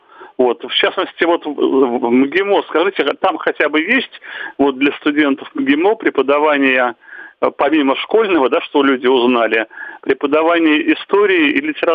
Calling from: Saint Petersburg, Russia; Здравствуйте … я из Санкт-Петербурга звоню.

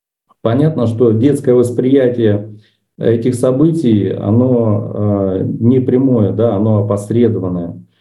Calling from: Tskhinvali, South Ossetia, Georgia; Мы рады из Цхинвала приветствовать всех радиослушателей, зрителей онлайн-трансляции

